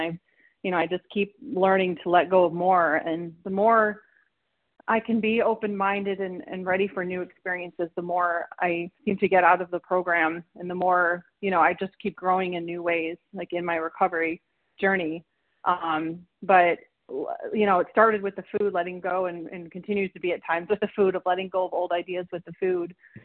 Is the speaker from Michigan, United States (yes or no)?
yes; Michigan, United States; Hi. Good morning. … from Michigan, the compulsive overeater.